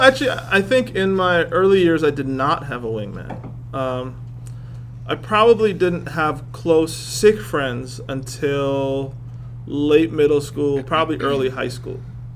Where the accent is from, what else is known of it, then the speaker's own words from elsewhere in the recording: Boston, Massachusetts, United States; also born or lived in Chandigarh, India; Well, I grew up in Boston, Cambridge, and then the suburbs of that area. I was born in Chandigarh, India.